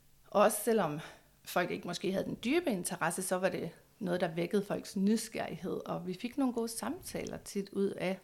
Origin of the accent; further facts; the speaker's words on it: North Denmark Region, Denmark; Og jeg er født og opvokset i Nordjylland, hvor man kan sige, det mørke Nordjylland